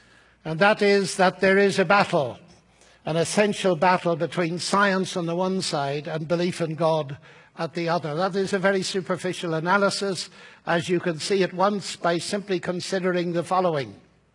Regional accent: Northern Ireland, United Kingdom; I come from Ireland, Northern Ireland

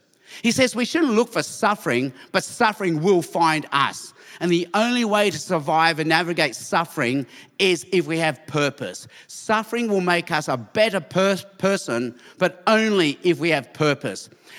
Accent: Australia; also born or lived in Chicago; Now, when I grew up in Australia, I played a lot of rugby.

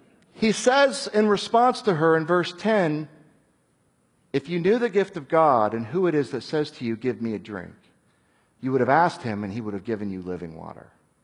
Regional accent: Scotland, United Kingdom; I'm a Scotsman, and the trouble with Scotland is it's full of Scots.

